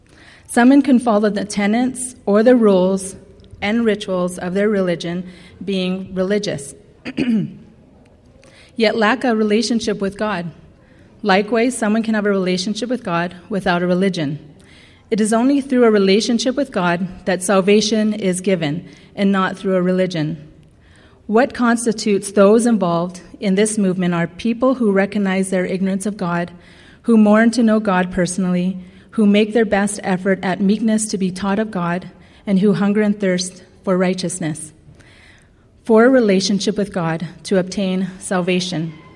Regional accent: Alberta, Canada; And I come from the Siksika Nation. You can say it by this way. You can say, I'm sick, say ah. So Siksika. Good, all right. I grew up on the reservation with parents that with their first language was Blackfoot.

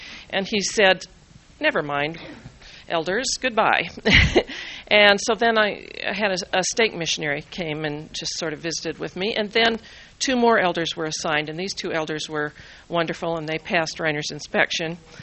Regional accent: Salt Lake City, Utah, United States; Now, of course, I grew up in Salt Lake, went to Catholic schools

